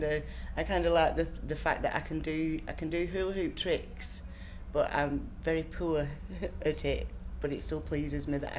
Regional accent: Burnley, North West England, United Kingdom; I'm 40 years old and I come from Burnley, Lancashire.

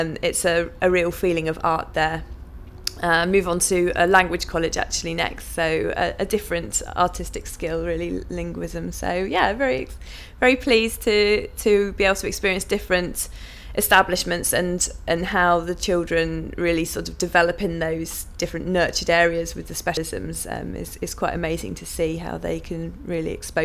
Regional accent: Fordingbridge, South West England, United Kingdom; also born or lived in Salisbury; I was born in Oddstock Hospital in Wiltshire, in Salisbury, so I haven't ever really travelled too far away from the point where I was born. Lived in Fordingbridge. My mum and dad still live in the house where I grew up

